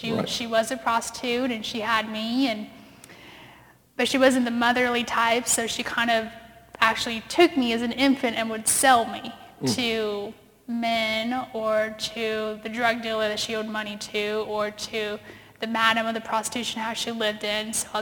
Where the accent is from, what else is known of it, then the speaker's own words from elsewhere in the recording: San Diego, California, United States; born there; I was born in San Diego, California, and that's kind of the, you know, on the other coast, and you've got the ocean and the Navy base and all of that stuff.